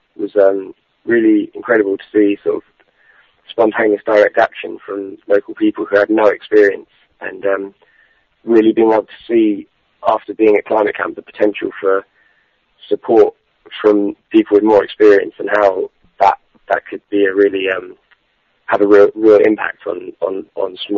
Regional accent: Colchester, East of England, United Kingdom; I'm from Essex, Colchester, and I go to university in Nottingham.

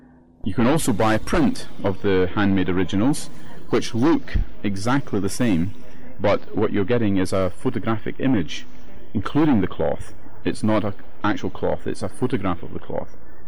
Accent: Scotland, United Kingdom; I'm a Scottish artist working in Scotland with ancient Celtic art.

